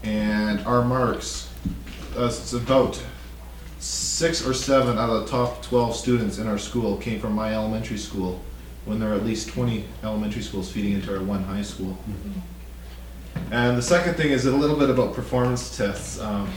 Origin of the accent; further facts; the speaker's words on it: Canada; I'm from Canada, and we have a program called French Immersion, which is, until grade six, all my schooling was in French.